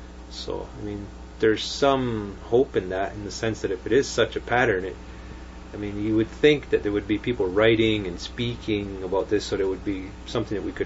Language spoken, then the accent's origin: English; Kahnawake, Quebec, Canada; I'm lucky I'm from Ganawage, where people hold you accountable for what you say and what you